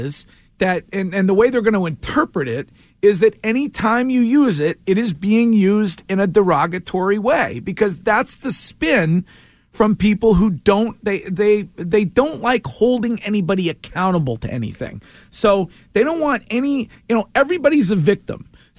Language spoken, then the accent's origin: English; Stowe, Vermont, United States; when I grew up in Stowe, I heard the same thing from my dad